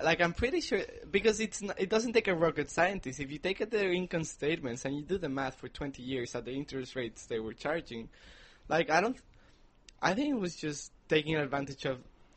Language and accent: English; Mexico; because I am from Mexico, and we Mexicans see Americans that they always take out loans for everything